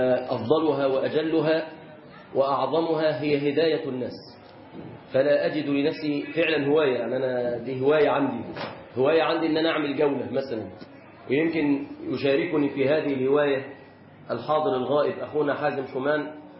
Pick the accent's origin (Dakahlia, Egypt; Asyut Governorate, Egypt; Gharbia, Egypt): Dakahlia, Egypt; Mansoura; born there; ولدت قبلكم في مدينة المنصورة.